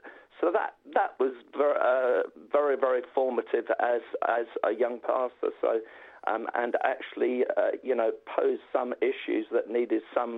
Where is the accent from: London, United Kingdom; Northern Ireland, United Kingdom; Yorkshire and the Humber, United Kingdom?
London, United Kingdom; I'm a North Londoner